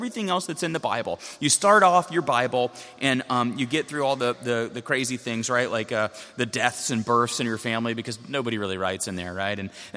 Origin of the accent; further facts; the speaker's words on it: Florida, United States; I grew up in South Florida and we had chickens and the raccoons are always after the chickens.